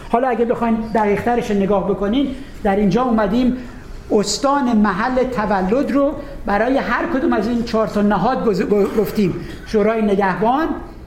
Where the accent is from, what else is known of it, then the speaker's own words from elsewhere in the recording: Khuzestan, Iran; من خوزستانی هستم،